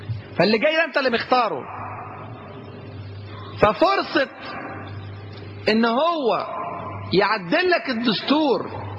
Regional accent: Egypt; عندنا في مصر، ترشح اللي يختاره الشعب

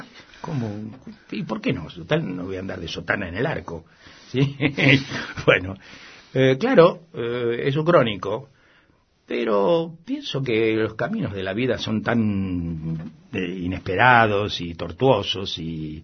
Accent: Venezuela; moved away; yo cuando salí de Venezuela, me vine y durante 12 años no volví.

